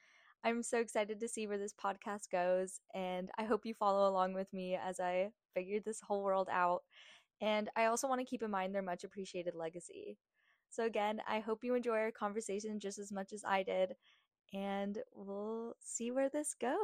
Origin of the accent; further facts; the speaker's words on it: San Diego, California, United States; I have the honor of being your new host. And just as a little introduction, I'm from San Diego, California, and I'm a third year going into my fourth year at the university studying English and International Relations.